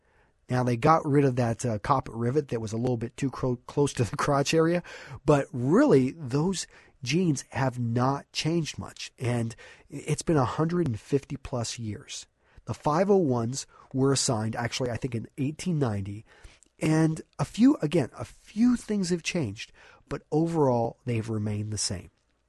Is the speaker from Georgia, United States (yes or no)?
no; Texas, United States; By the way, I grew up in West Texas. I saw it all over the place.